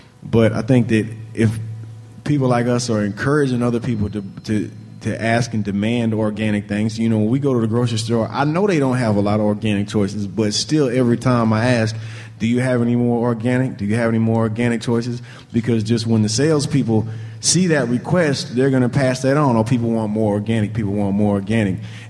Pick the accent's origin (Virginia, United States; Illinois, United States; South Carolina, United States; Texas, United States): Texas, United States; there's a lot of things that you don't realize growing up in Texas is so different than the rest of the world, especially compared to somewhere like Los Angeles.